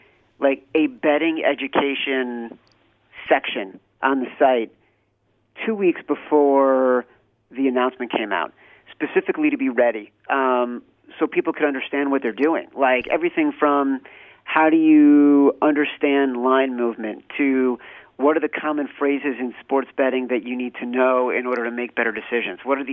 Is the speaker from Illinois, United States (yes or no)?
yes; Chicago, Illinois, United States; I grew up in Chicago, like, when Stern was sort of popular in New York.